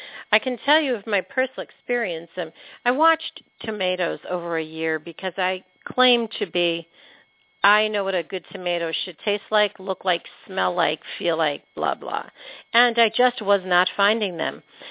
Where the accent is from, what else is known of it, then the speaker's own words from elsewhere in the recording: Pennsylvania, United States; I grew up in Pennsylvania, north of the Amish country in the 50s and 60s.